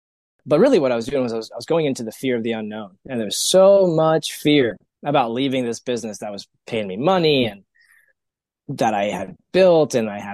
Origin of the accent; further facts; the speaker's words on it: Texas, United States; now in Colorado, United States; My whole entire life, born and raised in Texas, always dreamt of living in Colorado.